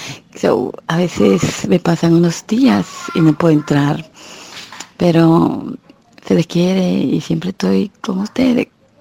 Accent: Santo Domingo, Dominican Republic; Soy de República Dominicana, Santo Domingo.

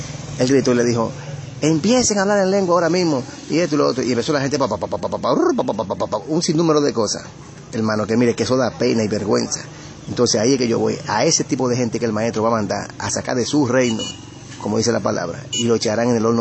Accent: Dominican Republic; de República Dominicana.

